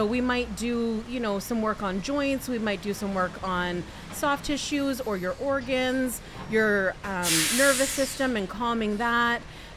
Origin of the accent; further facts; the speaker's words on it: Canada; I'm Canadian, yep.